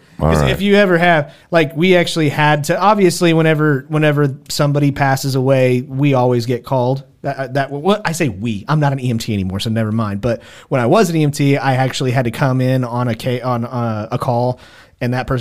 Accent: Garden City, Kansas, United States; Garden City, Kansas, which is where I was born in. It's my hometown.

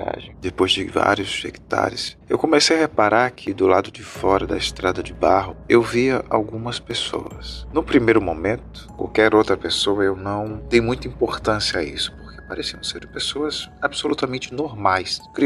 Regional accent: Ribeirão Preto, São Paulo, Brazil; now in Recife, Brazil; eu sou natural da cidade de Ribeirão Preto, São Paulo, que fica cerca de 4 horas da capital. E eu vim para Recife em 2007, se eu não me engano. Mas antes disso, eu vivia lá.

